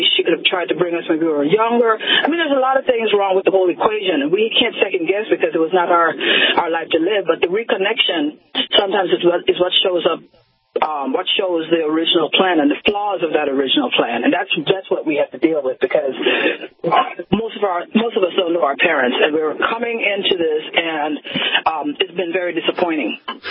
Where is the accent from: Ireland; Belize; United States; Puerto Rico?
Belize; Well, I was born in Belize, Central America. It's the only English-speaking country in Central America. And pretty much was raised sort of a blend of, I guess, West Indian and colonial British.